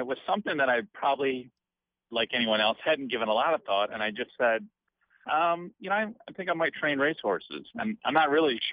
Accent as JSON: {"language": "English", "region": "New York", "country": "United States", "tie": "born or raised there", "said": "I grew up around Finger Lakes, and but from that moment on, I knew what I wanted to do."}